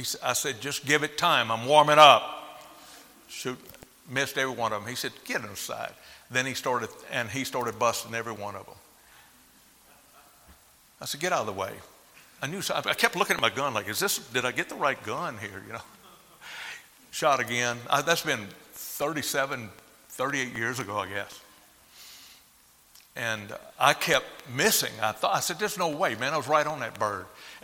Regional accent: Louisiana, United States; So I'm actually full-blooded Cajun out of Louisiana.

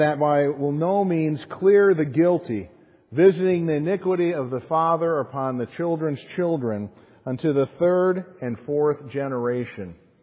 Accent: Chicago, Illinois, United States; As a Chicagoan, it shocked me that she was able to shut down Michigan Avenue for a day

